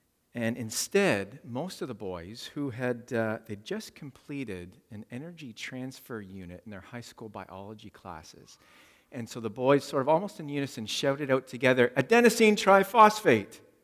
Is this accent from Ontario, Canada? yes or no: yes; Toronto, Ontario, Canada; I was 17 years old. I grew up in Toronto, and in high school